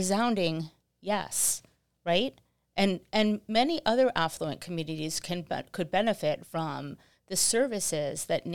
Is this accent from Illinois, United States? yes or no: no; Greenwich, Connecticut, United States; I grew up here in Greenwich and so did my parents, actually.